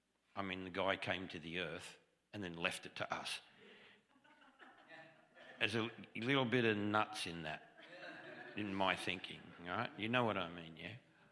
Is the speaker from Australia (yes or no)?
yes; Australia; I'm Australian.